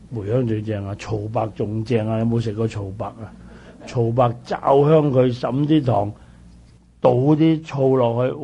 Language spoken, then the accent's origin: Cantonese; Guangdong, China; 我哋廣東人咧，廣東人咧嗰隻鼻咽癌咧，全世界最多廣東人噶啦